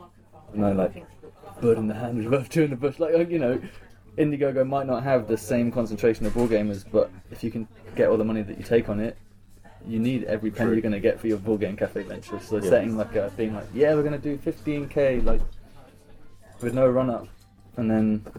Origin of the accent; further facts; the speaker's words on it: Cheltenham, South West England, United Kingdom; I grew up in Cheltenham, and I don't think it's right now. That's about 120,000 people.